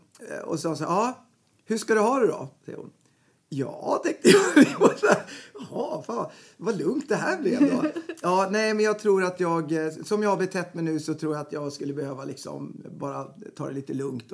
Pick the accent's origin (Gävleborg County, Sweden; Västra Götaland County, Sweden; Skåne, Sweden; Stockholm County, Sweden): Gävleborg County, Sweden; Gävle; Jag är bondpojke från Gävle.